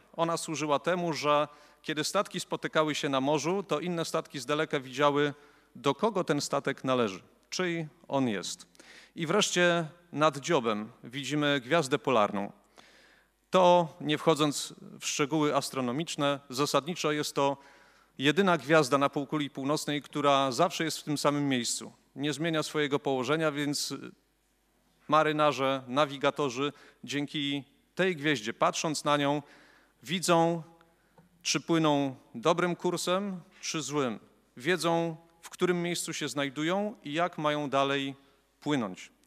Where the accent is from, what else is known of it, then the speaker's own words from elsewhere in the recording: Gdańsk, Pomeranian Voivodeship, Poland; Skoro podróż i skoro jesteśmy z Gdańska, tak jak Cherson czy Odessa, Gdańsk jest miastem portowym